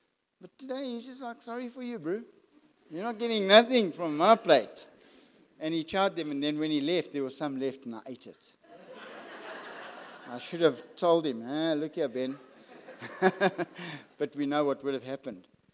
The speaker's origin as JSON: {"language": "English", "town": "Springs", "region": "Gauteng", "country": "South Africa", "said": "I'm from Springs. I don't even have a university like matric."}